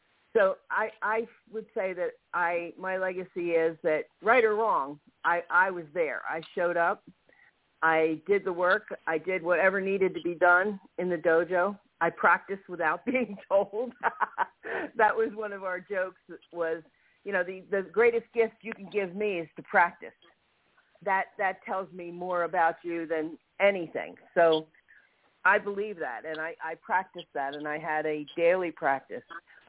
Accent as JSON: {"language": "English", "town": "Sneads Ferry", "region": "North Carolina", "country": "United States", "said": "I'm from Smeed's Ferry, North Carolina, so we're neighbors."}